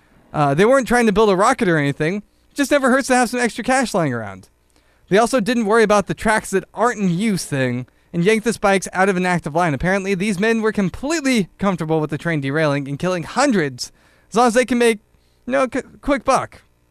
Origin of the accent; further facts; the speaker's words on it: Puyallup, Washington, United States; Growing up in Puyallup, the sounder system was relatively new. But we've always had trains running through downtown Puyallup.